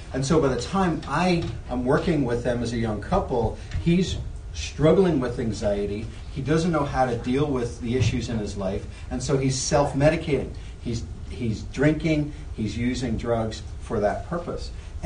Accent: Ireland; I think you probably hear my accent a little bit. Well, I don't really talk like that anymore, but I never did. Most people think you do. When you come from Ireland, everybody thinks that you're like a leprechaun.

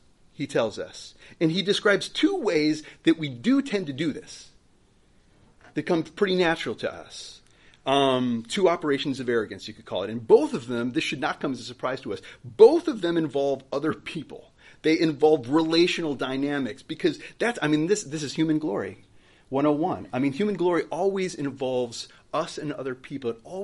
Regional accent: Buffalo, New York, United States; I'm from the Buffalo area, Buffalo, New York.

